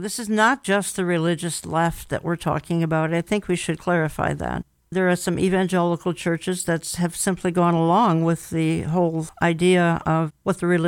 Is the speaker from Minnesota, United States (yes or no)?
yes; Minneapolis, Minnesota, United States; the George Floyd incident in my hometown of Minneapolis